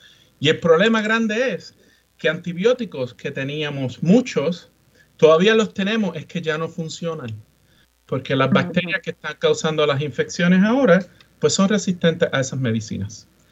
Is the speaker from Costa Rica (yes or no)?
no; Rincón, Puerto Rico; me crié en Puerto Rico, soy rincoeño y estudié en el recinto universitario de Mayagüez